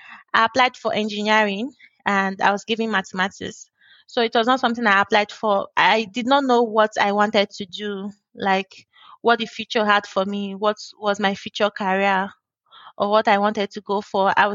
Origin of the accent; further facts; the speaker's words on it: Nigeria; now in Malta; I'm from Nigeria.